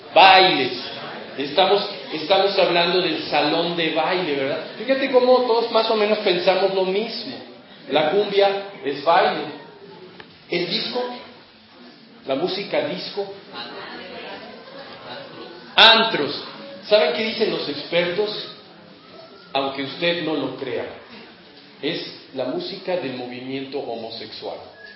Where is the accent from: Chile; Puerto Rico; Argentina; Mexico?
Mexico; como buenos mexicanos, oímos el rey